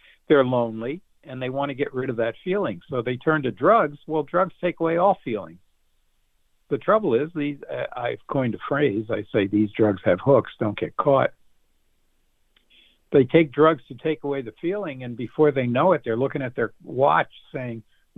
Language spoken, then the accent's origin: English; United States; And I believe, as an American, I have a legal right to public health.